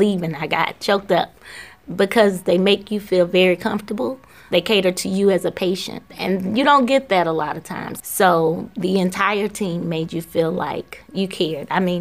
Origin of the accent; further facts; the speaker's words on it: Atlanta, Georgia, United States; Atlanta, Georgia.